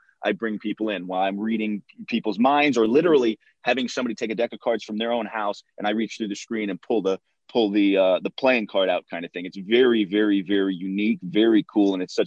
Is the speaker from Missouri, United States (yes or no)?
yes; Missouri, United States; And so I'm a Midwest boy originally. So I'm from Missouri originally. We lived out in the country.